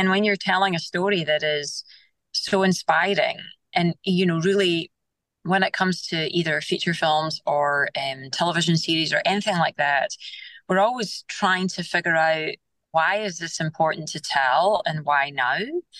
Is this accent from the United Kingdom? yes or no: yes; Scotland, United Kingdom; I'm obviously Scottish, and like when I say something, I mean it.